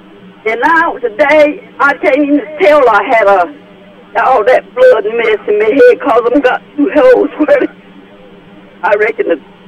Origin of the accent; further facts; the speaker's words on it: Bolton, North Carolina, United States; Yes. I'm from Bolton